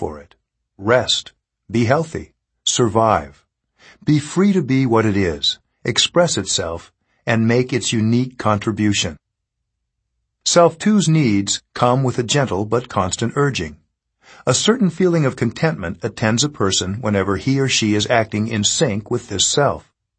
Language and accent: English; California, United States; even though I come from California, I don't believe in self-improvement